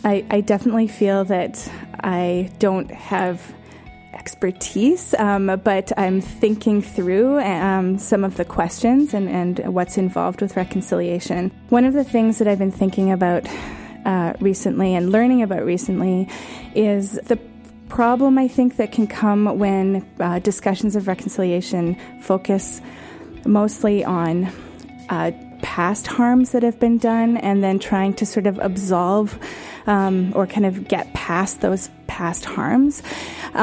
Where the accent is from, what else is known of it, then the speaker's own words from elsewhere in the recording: Thailand; also born or lived in Winnipeg, Canada; I'm a Mennonite, and I have some deep connections with the Mennonite Central Committee, actually. I grew up in Thailand as an MCC kid